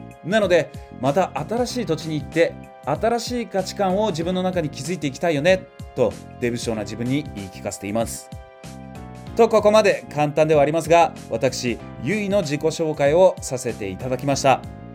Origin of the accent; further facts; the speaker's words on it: Yokohama, Kanagawa, Japan; 僕は横浜出身なんですが、市内にあるいろいろなお店食べ歩いています